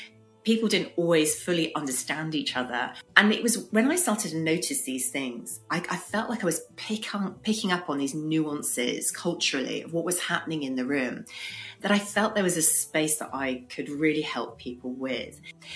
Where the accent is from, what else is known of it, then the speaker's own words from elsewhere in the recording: London, United Kingdom; if I describe myself, I'm a Londoner, I'm British